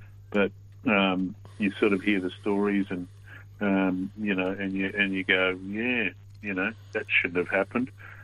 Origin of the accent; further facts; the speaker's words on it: Pinjarra, Western Australia, Australia; I'm from Pinjarra, so Pinjarra mob half breeds and all throughout the southwest there.